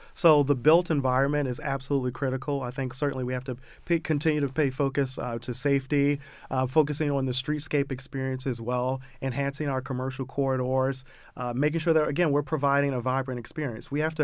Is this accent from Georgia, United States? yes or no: no; Baltimore, Maryland, United States; I grew up in the Mondawmin and Penn North neighborhood. Mm-hmm. And at that time, I thought, you know, my city needs me. And I packed up my bags and returned back to Baltimore in August of 2015.